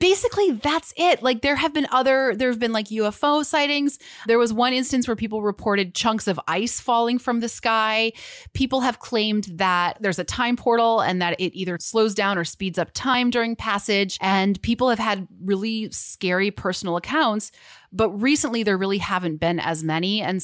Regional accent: Midwest, United States; And I'm from this area. I'm from the Midwest, and I had never heard of this before.

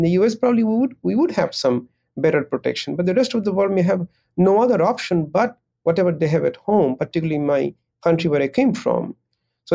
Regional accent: Bangladesh; I come from Bangladesh, and I was very, very worried that it's highly populated country where I have my elderly relatives and friends.

